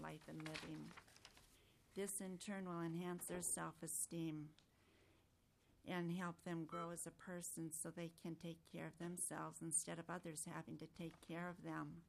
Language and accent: English; Duluth, Minnesota, United States; now in Minneapolis, United States; I came from Duluth, Minnesota, because services and doctors were limited in Duluth. When I moved to Minneapolis in the SEARCH program, there were many more services for people with epilepsy.